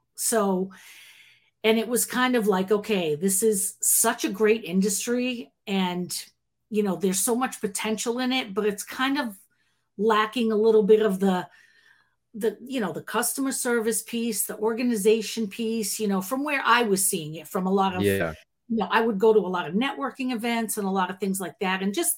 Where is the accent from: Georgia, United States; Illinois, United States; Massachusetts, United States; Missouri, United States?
Massachusetts, United States; Boston; now in Florida, United States; You sure did. I'm from Boston, actually. I lived in Massachusetts my whole life. Yeah. I've been in Florida only a couple of years, so.